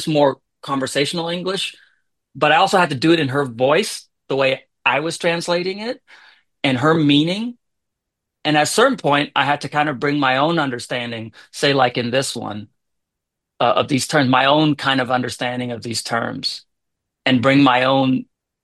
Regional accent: Oklahoma, United States; also born or lived in Iowa / Las Vegas; I grew up in Oklahoma, lived in Iowa, Las Vegas, very few Vietnamese people.

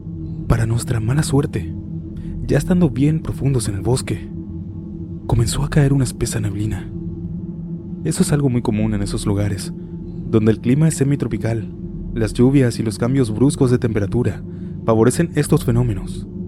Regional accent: Santa Rita, Jalisco, Mexico; also born or lived in Baja California Sur; Cuando tenía alrededor de 8 años, Me mudé de mi ciudad natal, Baja California Sur, por cuestiones personales. Mi madre se quedó en dicho lugar, mientras que mi padre me llevó hacia un pueblo en el interior de Jalisco, llamado Santa Rita.

